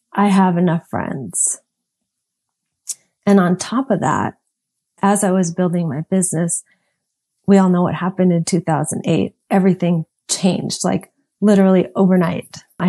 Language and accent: English; Phoenix, Arizona, United States; I grew up in the Phoenix area. So my parents had restaurants.